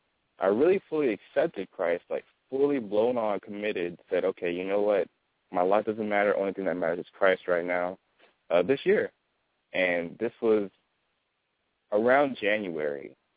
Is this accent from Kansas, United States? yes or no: no; Raleigh, North Carolina, United States; I'm from North Carolina, Raleigh. I've been here for a while.